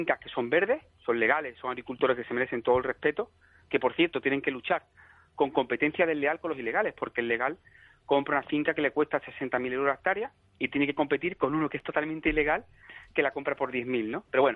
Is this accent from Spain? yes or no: yes; Spain; yo como ciudadano español y europeo cumplo toda la normativa.